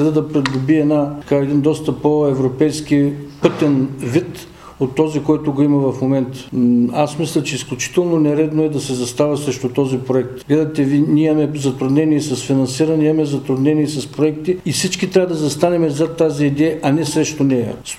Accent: Haskovo, Haskovo Province, Bulgaria; аз искам да ви кажа, че съм човек от Хасково

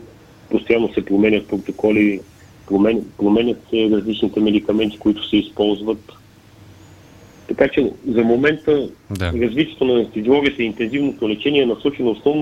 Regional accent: Pleven, Pleven Province, Bulgaria; Не, първо защото съм от Плевен.

